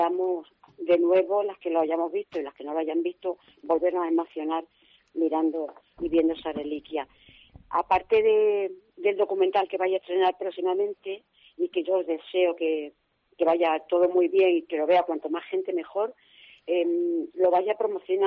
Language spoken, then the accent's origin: Spanish; Cáceres, Extremadura, Spain; tú siendo extremeña y además de Cáceres, ya has tenido que venir a Burgos para ver el mantel.